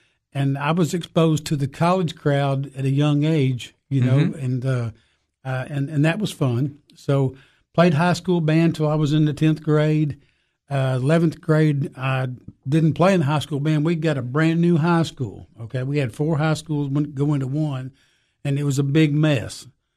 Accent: Jefferson City, Tennessee, United States; Okay, well, I grew up in Jefferson City, Tennessee, where Carson Newman College is.

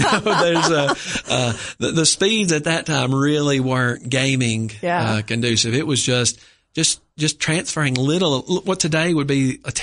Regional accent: Salina, Kansas, United States; I'm from Salina originally, so we serve that.

